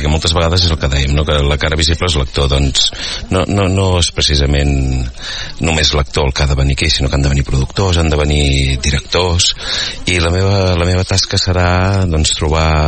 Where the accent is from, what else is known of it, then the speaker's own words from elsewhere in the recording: Calella, Catalonia, Spain; visc fora, visc com a un poblet a les afores de Madrid des de fa molts anys, però per mi Calella és la meva ciutat, és d'on soc i d'on em sento.